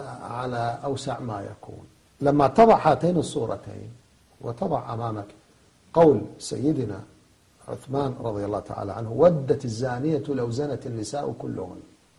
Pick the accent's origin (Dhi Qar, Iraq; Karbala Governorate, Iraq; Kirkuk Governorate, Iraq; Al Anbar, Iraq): Al Anbar, Iraq; Ramadi; إحنا كنا في بغداد من يسألوننا من يين أنتوا؟ أنا كنت ساكن في الرمادي. يقولهم إحنا من الرمادي،